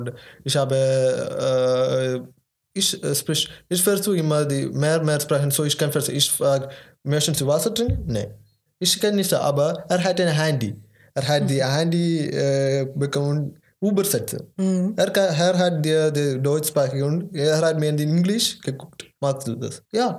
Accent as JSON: {"language": "German", "country": "India", "second_language": "German", "lives_now": "Germany", "said": "Ich bin 21 Jahre alt und ich komme aus Indien. Und ich mache eine Ausbildung als Pflegekraft in Deutschland."}